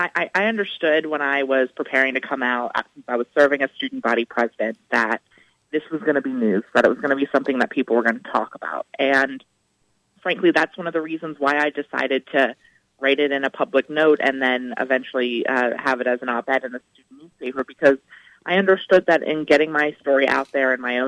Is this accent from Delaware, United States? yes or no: yes; Delaware, United States; to fighting for equality in my home state of Delaware and around the nation